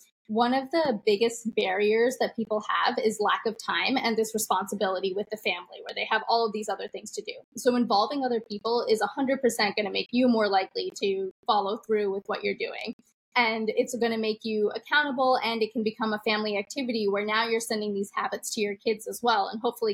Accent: New Jersey, United States; I'm from New Jersey. So I'm a Jersey girl who's implanted into the city, but will probably end up in New Jersey.

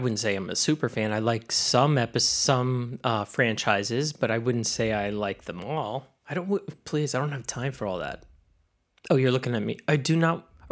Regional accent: New Jersey, United States; Well, I am from Jersey.

